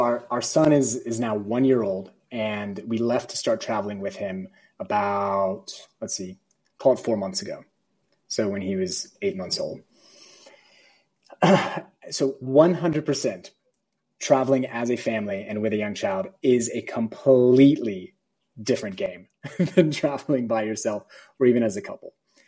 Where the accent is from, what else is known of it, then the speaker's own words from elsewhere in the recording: Dallas, Texas, United States; also born or lived in United Kingdom; So yeah, for me personally, let's see, my background, I grew up in Texas, in Dallas. I spent 12 years in the Air Force.